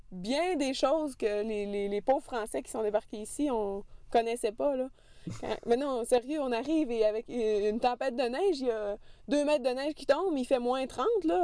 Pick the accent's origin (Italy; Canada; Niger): Canada; Victoriaville, Quebec; moved away as an adult; now in Quebec City, Canada; Moi, j'ai fait mon primaire, mon secondaire. J'ai passé toute mon enfance à Victoriaville. Puis je suis arrivée à Québec pour l'université.